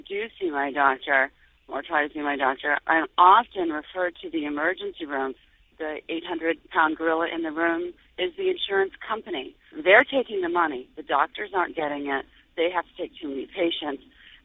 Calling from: Massachusetts, United States; I'm calling from Massachusetts, and I have insurance.

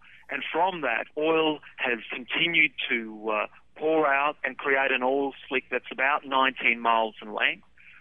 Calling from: Broome, Western Australia, Australia; I'm actually calling from Broome, which is the regional centre of the Kimberley, with a population of about 15,000 people.

